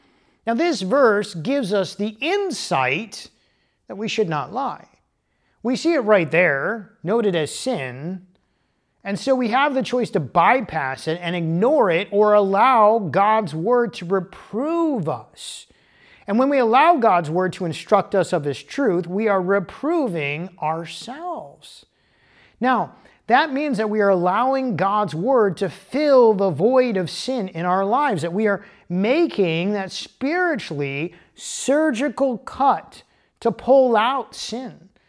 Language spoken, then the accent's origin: English; Michigan, United States; So simply because I'm from Michigan and every year on Labor Day, the cider mills open for the season